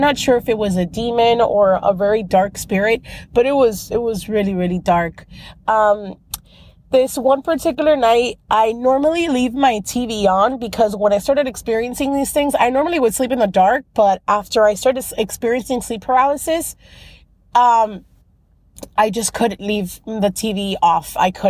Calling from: Miami, Florida, United States; I'm calling from Miami, Florida.

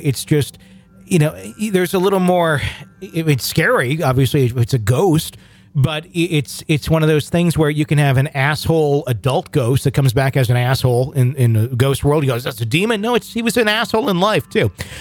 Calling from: McAllen, Texas, United States; I'm writing in from McAllen, Texas.

